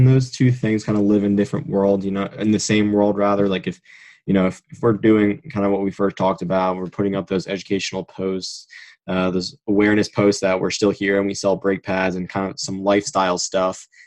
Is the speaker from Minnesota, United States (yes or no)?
no; New Jersey, United States; I'm from New Jersey